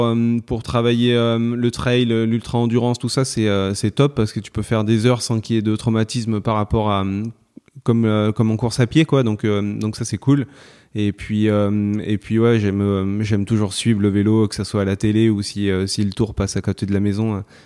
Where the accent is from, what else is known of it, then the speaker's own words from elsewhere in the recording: Valence, Auvergne-Rhône-Alpes, France; j'ai 35 ans, je suis né à Valence dans la Drôme et j'habite dans la Drôme. Je suis toujours resté dans la Drôme, très attaché à mes montagnes, à ma région.